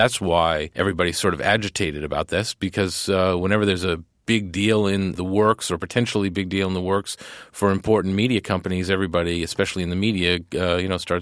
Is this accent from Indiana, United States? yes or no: no; Worcester, Massachusetts, United States; Well, you know, I'm from Massachusetts, too. I grew up in Worcester, so I would see the Showcase cinemas right.